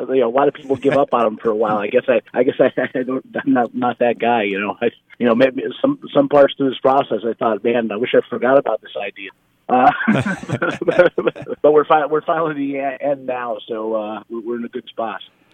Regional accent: Scranton, Pennsylvania, United States; And, you know, I grew up in Scranton, and I used to drive down to the valley to go to Shangy's to buy beer.

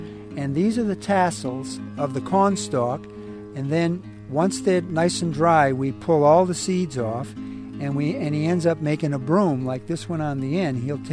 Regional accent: Bristol, South West England, United Kingdom; I was born and raised in Bristol, so I've lived here all my life.

